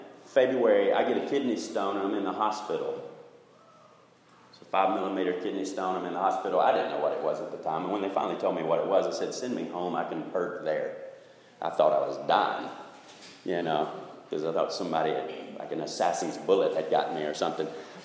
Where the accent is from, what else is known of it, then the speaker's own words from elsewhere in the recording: Alabama, United States; I grew up in Alabama, grew up Southern Baptist, and it's where I heard the gospel for the first time with my grandmother.